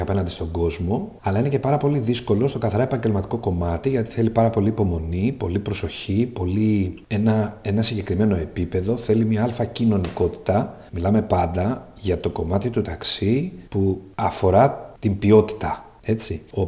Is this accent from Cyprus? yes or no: no; Tinos, South Aegean, Greece; also born or lived in Piraeus; γεννήθηκα στον Πειραιά, αλλά μετακομίσαμε εδώ όταν ήμουν πολύ πολύ μικρός. Ουσιαστικά μεγάλωσα εδώ, έχω ζήσει στην Τίνο εσίως 31 χρόνια.